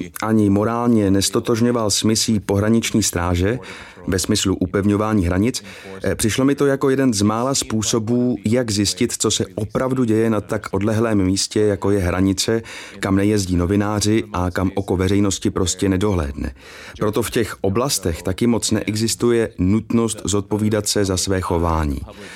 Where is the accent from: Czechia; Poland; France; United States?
United States; Czech is a second language; moved away as an adult; a tak jsem se přesunul do Washingtonu, úplně na druhou stranu Spojených států, než odkud pocházím.